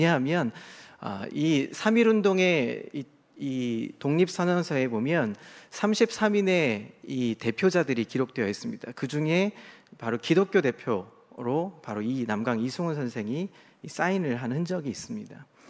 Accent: Seoul, South Korea; 저는 이 용산에서 오랫동안 좀 어린 시절을 좀 보냈습니다. 초등학교 때부터 이제 고등학교 졸업, 대학 졸업할 때쯤까지 이 용산구 쪽에 살면서 학교를 이 근처 학교를 다녔습니다.

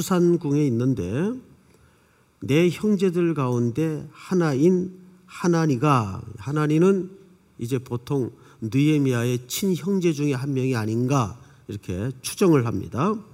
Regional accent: South Korea; born there; 저는 이제 남쪽에서 낳고 늘 어머님 고향에 대한 이야기는 말씀으로 많이 들었어요.

